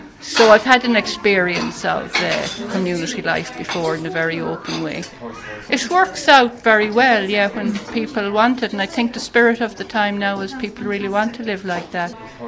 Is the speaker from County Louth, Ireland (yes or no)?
no; Westport, County Mayo, Ireland; Mayo, outside Westport. I always knew I wanted to live in a community in Ireland because I'd lived in a commune before with the rebel master Bhagwan Sri Rajneesh.